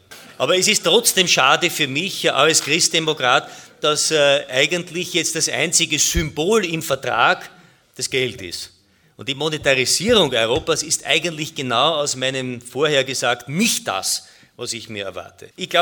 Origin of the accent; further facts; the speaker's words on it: Vienna, Austria; als Wiener